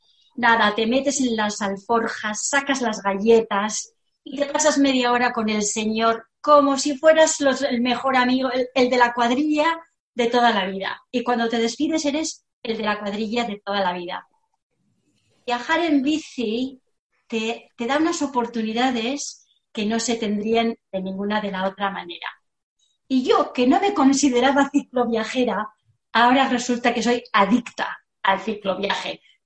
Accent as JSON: {"language": "Spanish", "town": "Irun", "region": "Basque Country", "country": "Spain", "moved": "as an adult", "lives_now": "London, United Kingdom", "said": "Tengo 62 años y soy de Irún, pero desde el 1980 vivo en Londres."}